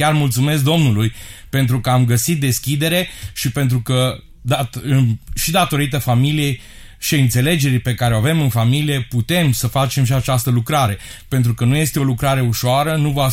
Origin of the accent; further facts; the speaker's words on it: Arad, Arad County, Romania; slujeam într-un colectiv în care eu eram din Arad